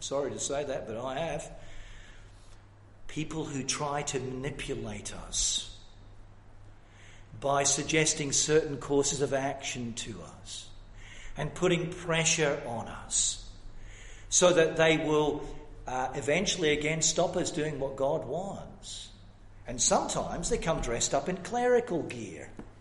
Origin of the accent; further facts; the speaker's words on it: Scotland, United Kingdom; the churches I grew up in Scotland